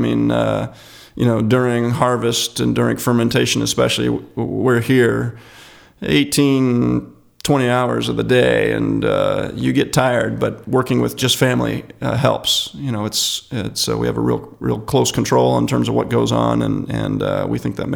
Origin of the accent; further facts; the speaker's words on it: Washington, United States; moved away as an adult; I grew up outside of Seattle in a small, what used to be a hick coal mining town, and now is the 4th highest property values in the state. It's basically a bedroom community of Seattle.